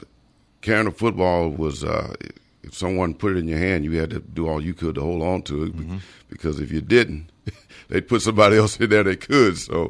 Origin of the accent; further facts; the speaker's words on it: Galveston, Texas, United States; The Astros, I was brought up in Galveston, loved to watch the Astros.